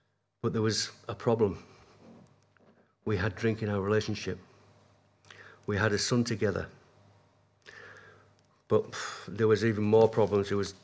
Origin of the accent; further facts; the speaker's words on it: Halifax, Yorkshire and the Humber, United Kingdom; I come from Halifax.